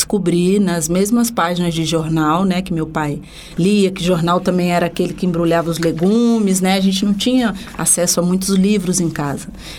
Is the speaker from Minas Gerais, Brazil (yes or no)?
no; Rio de Janeiro, Brazil; E eu sou a filha caçula, sou do Rio de Janeiro, de um bairro chamado Coqueiros.